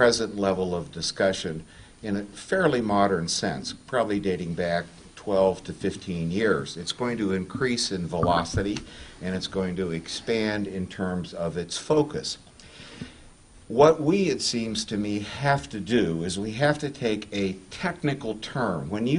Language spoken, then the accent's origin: English; Ohio, United States; and I grew up in Ohio reading the literature sponsored by the League of Women Voters